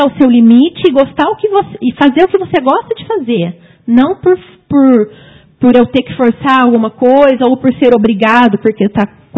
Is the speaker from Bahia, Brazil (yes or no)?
no; Guaxupé, Minas Gerais, Brazil; Sou de Guaxupé mesmo.